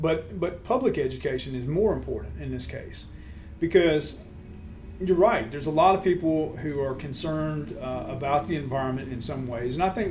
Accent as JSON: {"language": "English", "region": "Tennessee", "country": "United States", "tie": "born or raised there", "said": "well, why is it that growing up in Tennessee, I've never heard about these grand prairies or these grand savannas?"}